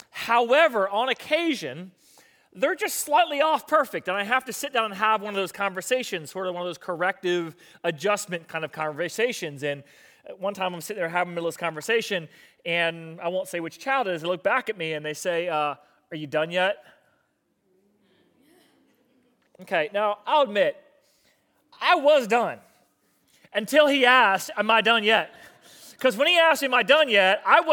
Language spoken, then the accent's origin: English; Florida, United States; I grew up here in South Florida, and it's Monday Night Football